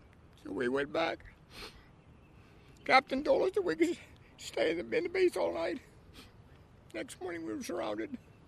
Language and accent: English; Cedar Rapids, Iowa, United States; I'm from Cedar Rapids, Iowa.